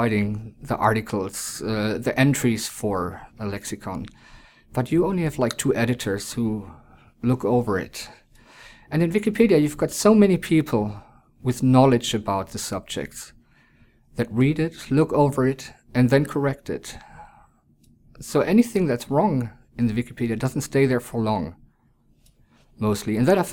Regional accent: Germany; I'm from Germany.

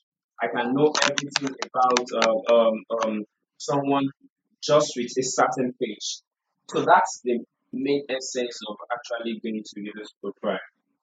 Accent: Nigeria; how it gets to affect us as a citizen, as a Nigerian, as an African

